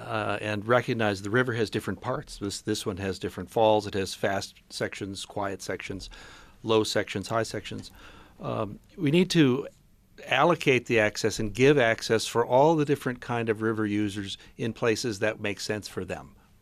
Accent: Chicago, Illinois, United States; I grew up in Chicago where it's gray all winter long

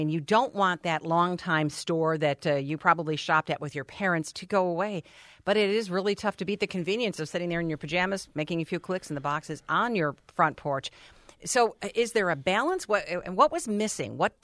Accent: Detroit, Michigan, United States; I grew up in Metro Detroit.

